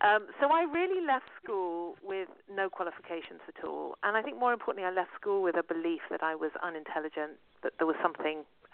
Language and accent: English; London, United Kingdom; I'm from London. You can probably hear from my accent.